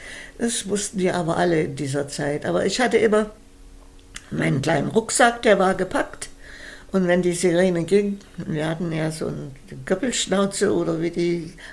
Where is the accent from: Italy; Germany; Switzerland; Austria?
Germany; Gera, Thuringia; Und wir hatten ein Mehrfamilienhaus in Gera. Das ist mein Heimatsort, mein Geburtsort.